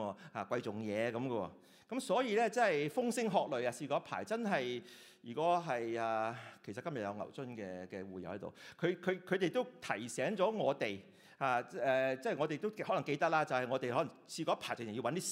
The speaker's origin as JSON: {"language": "Cantonese", "country": "China", "said": "我哋中國人成日都講話天時地利人和啊嘛，係咪啊？"}